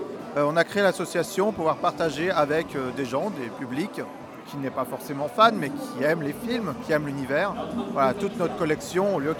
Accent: Tours, Centre-Val de Loire, France; Moi, pour ma part, je viens de Tours.

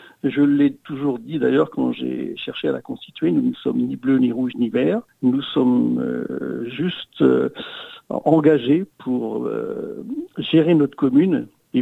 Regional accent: Mont-Saint-Jean, Pays de la Loire, France; j'ai 58 ans, je suis né à Mont-Saint-Jean, ma femme aussi est née à Mont-Saint-Jean et nous avons trois filles. J'ai passé ma scolarité à Mont-Saint-Jean, Sillé, Sablé, Tours et puis dans une école d'ingénieurs à Nancy.

